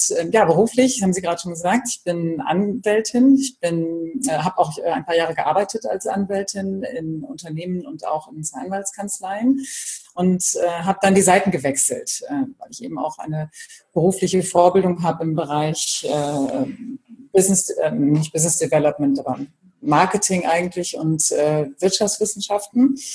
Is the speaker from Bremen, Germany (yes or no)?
yes; Bremen, Germany; also born or lived in Brussels / Frankfurt / Hamburg; über Hamburg dann wieder nach Bremen gekommen. Also bin meiner Heimat treu geblieben.